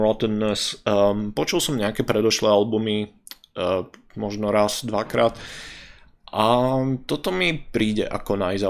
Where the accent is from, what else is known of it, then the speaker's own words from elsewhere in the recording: Žilina, Žilina Region, Slovakia; Ja som zo Žiliny a toto mi príde presne ako že Žilina, že je to industriálne, také ako také šedivé mesto, ale v niečom je tam fajn.